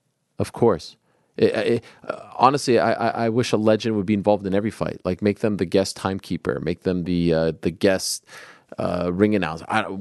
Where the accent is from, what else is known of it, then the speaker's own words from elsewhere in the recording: Canada; I grew up in Canada. I grew up watching TSN.